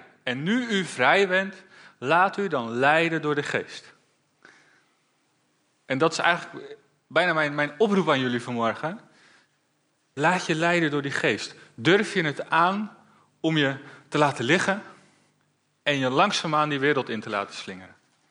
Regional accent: Ede, Gelderland, Netherlands; Ik kom uit Ede.

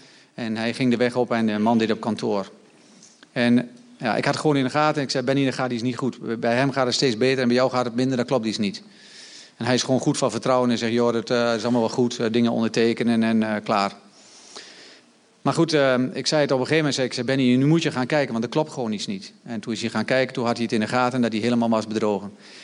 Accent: Netherlands; Maar wij zijn Nederlanders. Wij dachten, nou, dat is gratis. Dus dat kunnen wij wel gebruiken.

